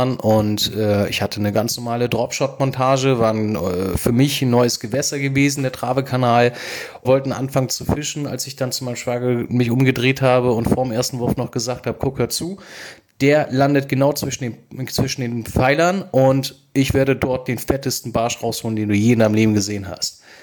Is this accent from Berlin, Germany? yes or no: no; Hamburg, Germany; ich komme aus Hamburg und bin leidenschaftlicher Angler.